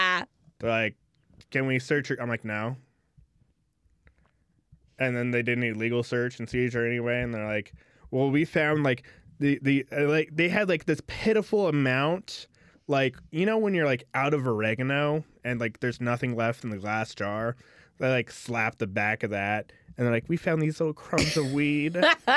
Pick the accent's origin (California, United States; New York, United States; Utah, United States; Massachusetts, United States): California, United States; I'm like, I'm from California. No, I was doing the speed limit.